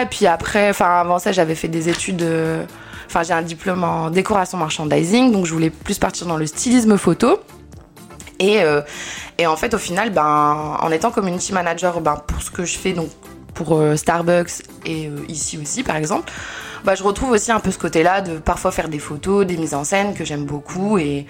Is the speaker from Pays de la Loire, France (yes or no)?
no; Roubaix, Hauts-de-France, France; J'ai 31 ans, je viens de Roubaix.